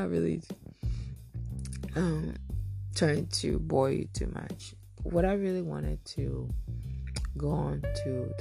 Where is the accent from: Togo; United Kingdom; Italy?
Togo; As you know, I am a West African. I'm from Togo, West Africa. Togo is a very small country